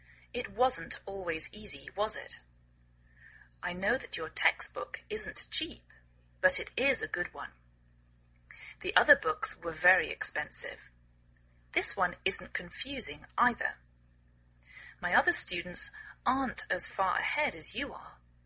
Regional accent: England, United Kingdom; now in United States

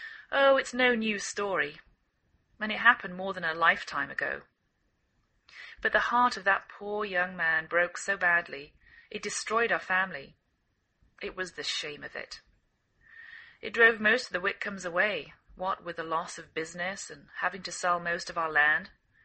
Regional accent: England, United Kingdom; now in United States

